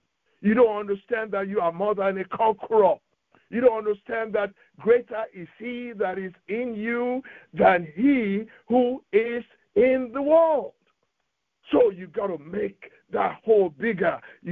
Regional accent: Nigeria; I remember when I was growing up in Nigeria

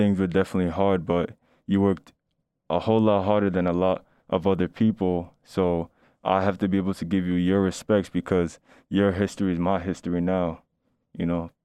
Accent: Ghana; Okay, so I would say I'm Ghanaian, so one big person would be Kwame Nkrumah

